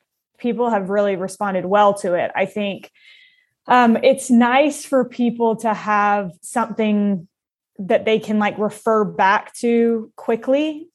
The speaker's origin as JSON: {"language": "English", "region": "North Carolina", "country": "United States", "said": "Oh, well, I am originally from North Carolina."}